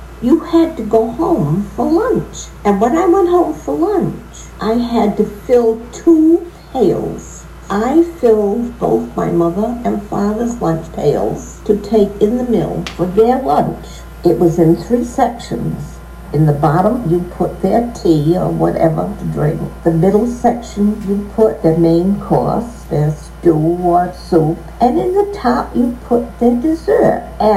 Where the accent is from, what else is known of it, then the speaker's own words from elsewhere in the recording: Ashton, Rhode Island, United States; born there; I was born in Ashton Village in 1913.